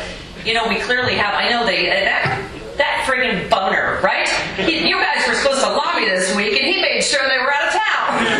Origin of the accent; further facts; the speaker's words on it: Lockport, New York, United States; I'm actually from Lockport, New York, which was built by Harrison Radiator.